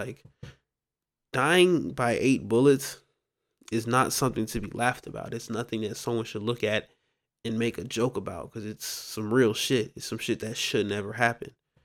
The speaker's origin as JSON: {"language": "English", "region": "Louisiana", "country": "United States", "tie": "born or raised there", "said": "because growing up in Louisiana is just it's full of crime, it's full of just poverty."}